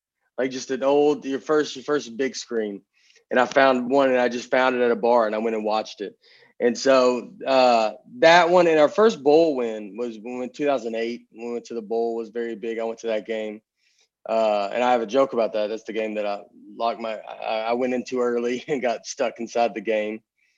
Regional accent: Nashville, Tennessee, United States; So I grew up growing up in Nashville.

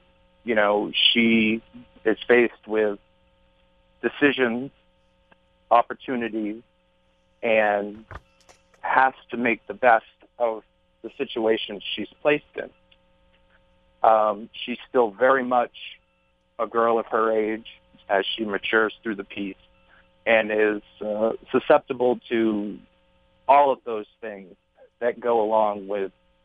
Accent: Maine, United States; So I grew up in Maine and started writing from an early age. I attended Emerson College in Boston, and after that, I traveled in Europe and in the United States. I find myself back here in Maine

